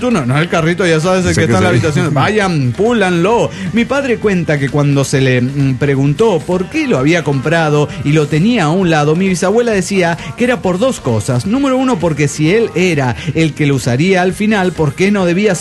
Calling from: Guadalajara, Jalisco, Mexico; de Guadalajara, Jalisco y México.

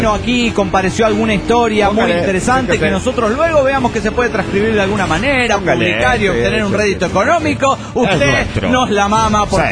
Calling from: Argentina; Hola amigos … de Argentina.

